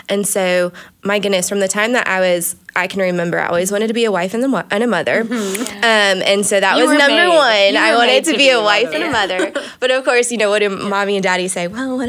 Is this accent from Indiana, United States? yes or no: no; Florida, United States; I grew up in South Florida and dealt with persecution even as a young teenager.